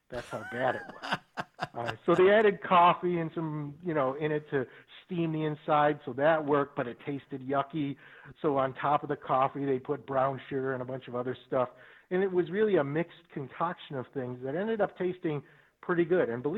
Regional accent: Buffalo, New York, United States; born there; You had to write a paper on the biography of the city you were born in. And I was born in Buffalo, New York.

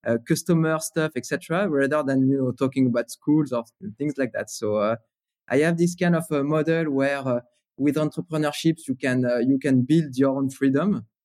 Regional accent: Paris, Île-de-France, France; growing up in Paris, it was, so first of all, gray, right? As the weather is mostly gray.

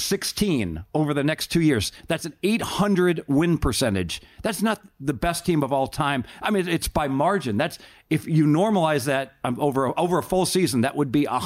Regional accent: Ohio, United States; so I grew up in Southern Ohio and the Big Red Machine, so I'm somewhat biased

